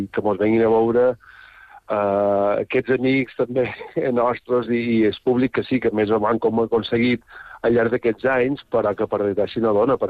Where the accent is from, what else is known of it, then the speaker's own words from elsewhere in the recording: Balearic Islands, Spain; accent: Mallorcan; also born or lived in Madrid; És perquè la meva llengua vehicular sempre ha estat el mallorquí a casa, el català